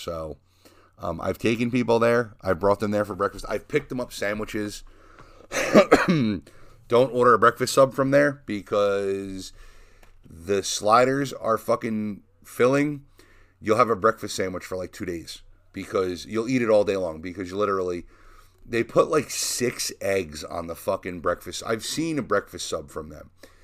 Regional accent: Leonardo, New Jersey, United States; this is from when I was a kid and I grew up in Leonardo.

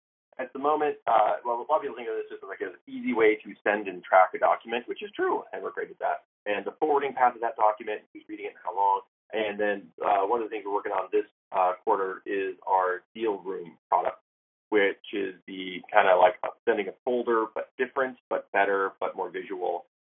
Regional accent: South Dakota, United States; I'm originally from South Dakota, which is in the middle of nowhere.

